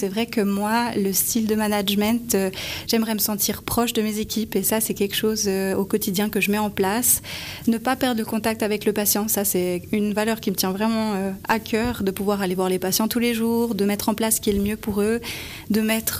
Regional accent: Trois-Torrents, Valais, Switzerland; moved away as an adult; J'ai fait mes écoles en Valais, à Trois-Torrents, à Montais. Puis après, je suis partie à Lausanne faire l'haute école de la Source.

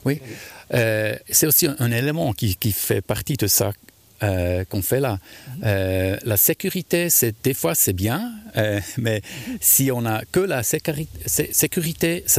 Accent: Bern, Switzerland; J'ai grandi à Berne, mais Bienne et Lausanne, c'était toujours un peu, niveau musique électronique, c'était toujours très fascinant

